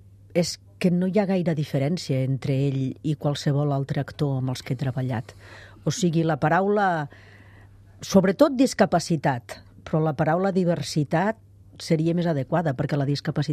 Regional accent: Andorra; Soc andorrana i segueixo treballant en aquest país amb NIE i una X davant del número d'identificació d'estrangers.

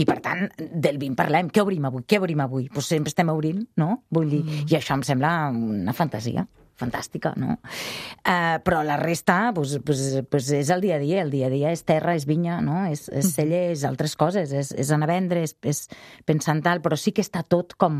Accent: Catalonia, Spain; I quan vaig arribar a Barcelona, vaig dir, merda, això no és casa, si jo sóc del Priorat.

